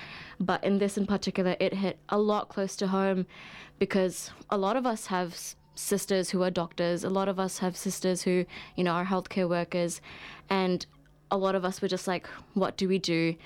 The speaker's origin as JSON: {"language": "English", "country": "Pakistan", "tie": "born or raised there", "lives_now": "Auckland, New Zealand", "said": "But I grew up in Pakistan, and I know for a fact, like, talking about the things that I can talk here on air is not accepted at all."}